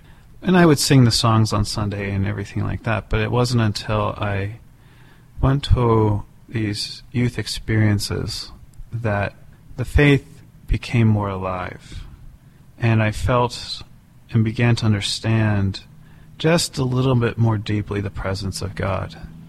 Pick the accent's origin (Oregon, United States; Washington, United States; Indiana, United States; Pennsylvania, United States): Pennsylvania, United States; Bethel Park; I grew up in Bethel Park, Pennsylvania, just south of the city of Pittsburgh.